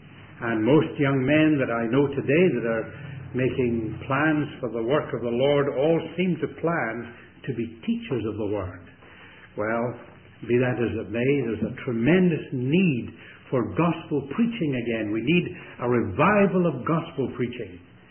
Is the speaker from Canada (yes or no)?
no; Scotland, United Kingdom; even though I'm a Scotsman.